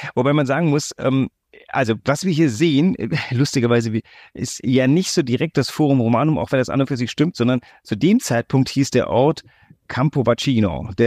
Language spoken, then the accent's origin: German; Greece; Nicht, dass ich bin ja in Griechenland groß geworden.